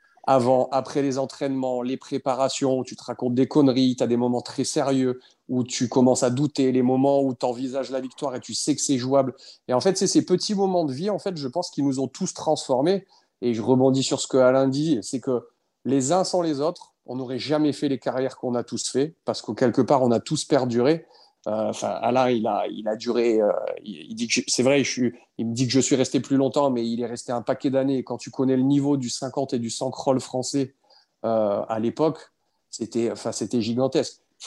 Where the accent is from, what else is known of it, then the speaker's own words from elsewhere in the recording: northern France, France; quand tu réfléchis après d'où tu viens, une petite ville du nord de la France